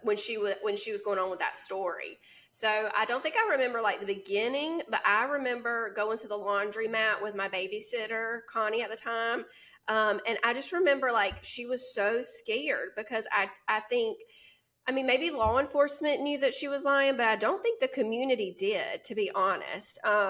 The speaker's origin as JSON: {"language": "English", "town": "Union", "region": "South Carolina", "country": "United States", "said": "Susan Smith was born and raised in Union, South Carolina, which, like I said, that's where me and Lauren are from."}